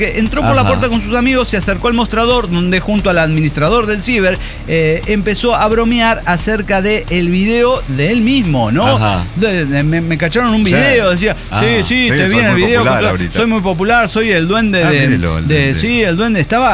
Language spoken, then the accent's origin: Spanish; General Güemes, Salta, Argentina; yo decía, soy de General Güemes